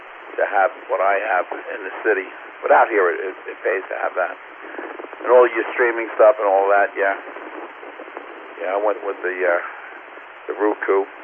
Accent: Queens, New York, United States; You know, when I grew up in Queens, there was, like, never seemed to be a power outage.

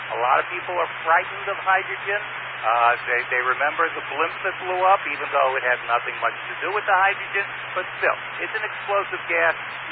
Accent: Brooklyn, New York, United States; having been born and brought up in Brooklyn

